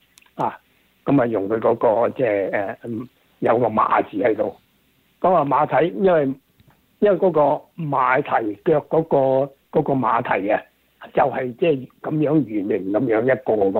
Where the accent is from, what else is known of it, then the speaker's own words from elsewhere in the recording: China; 嗱你啊，我哋中国人汤鱼。